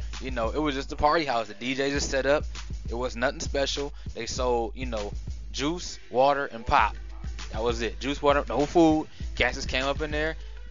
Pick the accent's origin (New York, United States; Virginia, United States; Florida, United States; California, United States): New York, United States; I'm not from New York City. I'm from New York State.